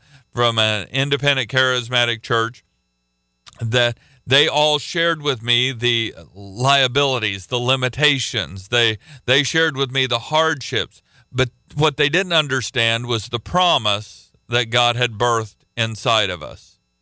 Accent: Oklahoma, United States; Listen, I am from Oklahoma. I will make fun of Oklahoma. You are not going to offend me.

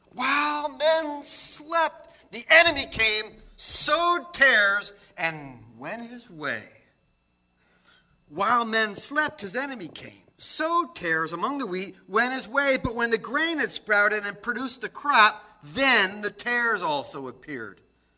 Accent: New Jersey, United States; I mean, I grew up in New Jersey, late 60s.

